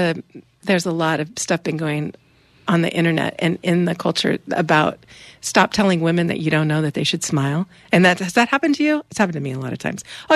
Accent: Arcata, California, United States; I'm from Arcata, and I wouldn't mess with me if I were you.

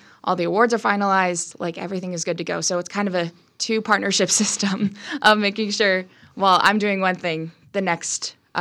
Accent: Sherwood, Oregon, United States; So I grew up in the Portland area. I grew up in Sherwood, a tiny little town known for the Robin Hood Festival every single summer.

